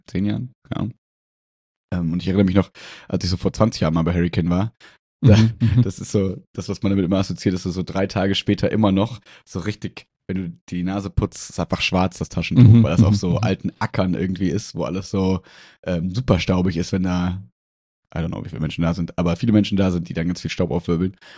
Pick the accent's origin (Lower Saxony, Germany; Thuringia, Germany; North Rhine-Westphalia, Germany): North Rhine-Westphalia, Germany; Mülheim; bin ich aus Mülheim, von allen, die sich aus Mülheim angemeldet haben, 5. gewesen.